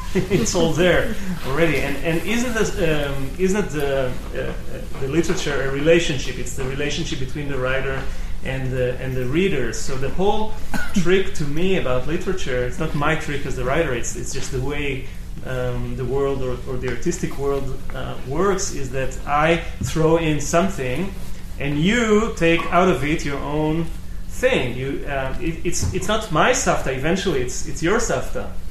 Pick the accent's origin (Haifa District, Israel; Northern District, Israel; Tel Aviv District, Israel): Tel Aviv District, Israel; Tel Aviv; now in Jerusalem, Israel; I'm from the Tel Aviv area originally, and I moved to Jerusalem.